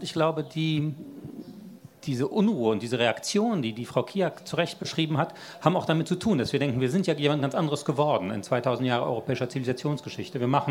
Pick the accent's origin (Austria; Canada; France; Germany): France; ich bin ja in Frankreich groß geworden und da war der Zirkus eine tolle Sache